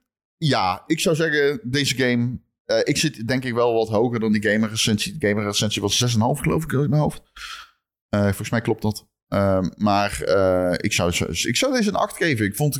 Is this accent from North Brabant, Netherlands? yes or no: yes; Lierop, North Brabant, Netherlands; born there; Nee, dit was in mijn geboortedorp. In Lierop.